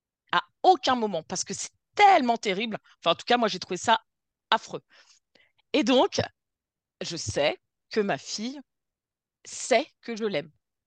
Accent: Brittany, France; Je suis bretonne, donc je comprends bien.

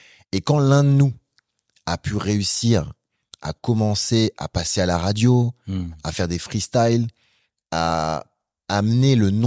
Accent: Épinay-sur-Seine, Île-de-France, France; Donc moi, je viens d'Épinay-sur-Seine, une ville à côté de Saint-Denis.

